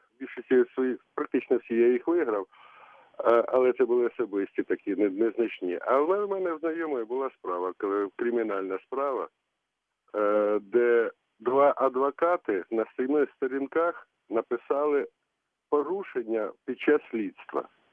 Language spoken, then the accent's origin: Ukrainian; Kyiv, Ukraine; місто Київ.